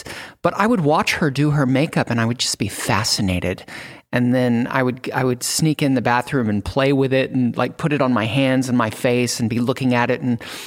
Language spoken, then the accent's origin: English; San Antonio, Texas, United States; I grew up in San Antonio, Texas. And I was raised by my grandmother, pretty much, my grandparents.